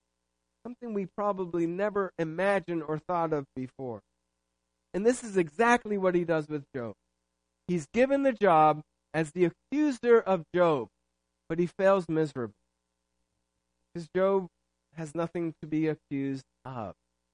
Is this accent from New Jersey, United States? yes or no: yes; New Jersey, United States; I think of growing up in New Jersey, Southern Jersey.